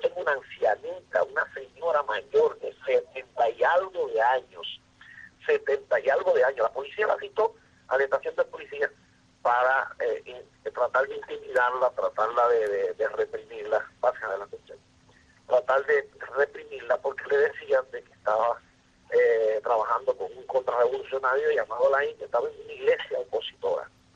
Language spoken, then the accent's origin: Spanish; Cuba; Es que yo soy cubano y vivo aquí, yo no tengo por qué irme de mi país.